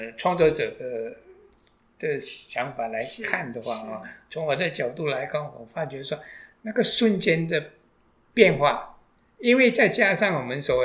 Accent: Malaysia; 是我有一次回到我的故乡给马来西亚。

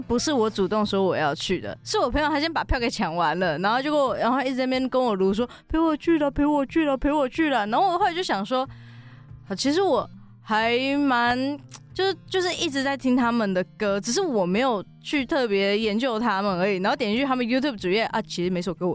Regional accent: Kaohsiung, Taiwan; 但是因为我是高雄人

